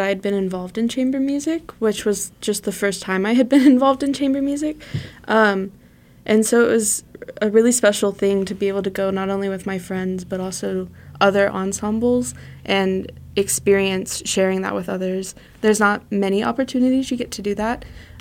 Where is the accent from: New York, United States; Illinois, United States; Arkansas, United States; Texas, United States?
Arkansas, United States; Greenwood; I grew up in Greenwood, Arkansas.